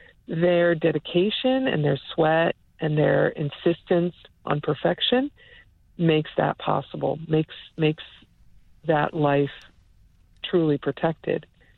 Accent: Upper Marlboro, Maryland, United States; Upper Marlboro, Maryland.

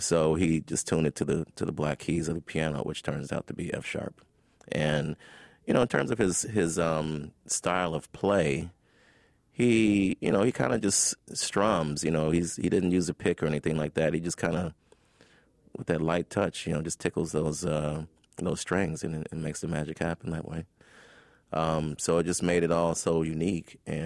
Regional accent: Chicago, Illinois, United States; As a poor black kid growing up in Chicago, I mean, you're just very observant.

